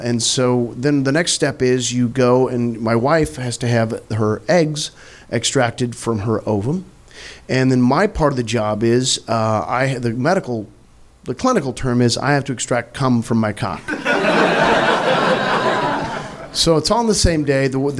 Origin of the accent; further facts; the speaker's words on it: Missouri, United States; I'm from Missouri.